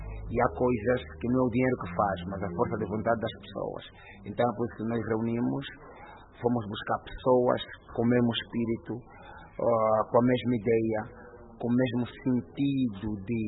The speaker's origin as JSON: {"language": "Portuguese", "town": "Cazenga", "region": "Luanda", "country": "Angola", "tie": "born or raised there", "said": "nasci no Kazenga, sou do Kazenga, mas eu vou fazer sucesso no que nasci."}